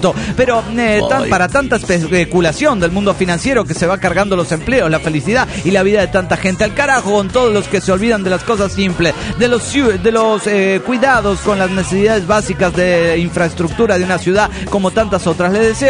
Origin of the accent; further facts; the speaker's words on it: Santa Fe, Argentina; now in Brazil; pasó lo mismo en mi tierra natal, Santa Fe, Argentina